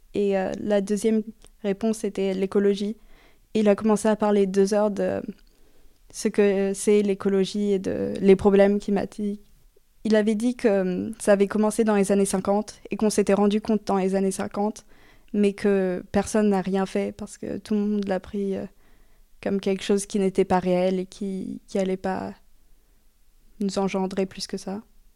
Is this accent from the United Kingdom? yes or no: no; France; je viens de la France